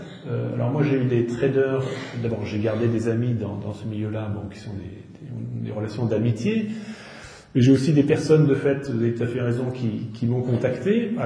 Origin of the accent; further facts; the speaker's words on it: United States; je suis américain moi-même et je vote aux États-Unis